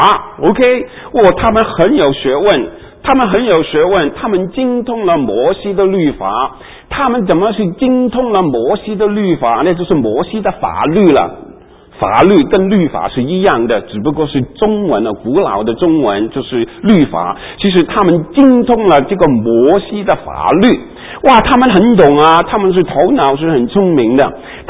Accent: Hong Kong; 就等于我以前哈在香港长大的时候呢，那我们就替英国政府打工哈

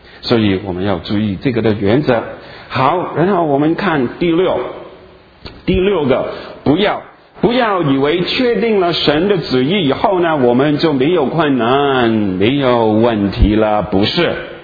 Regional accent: Guangdong, China; 我广东人，饮茶吃饭

